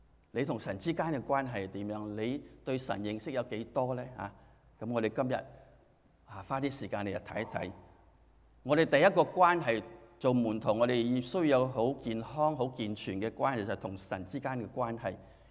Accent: China; 那你想想我们中国人的文化里面，我们也有很多很多的假神的，是吧？

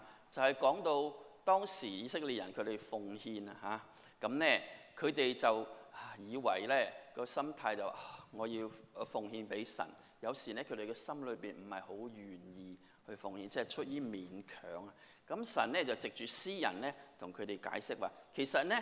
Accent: Hong Kong; moved away as an adult; 当时我来到呢，你知道我是香港来的，所以我是自费来的。

